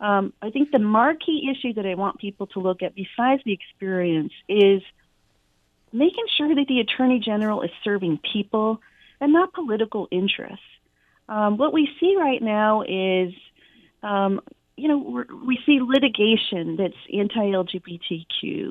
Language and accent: English; Phoenix, Arizona, United States; So I'm an Arizonan, I'm a mom, I'm an attorney, and a longtime public servant. I am from Phoenix, but my roots are really from southern Arizona.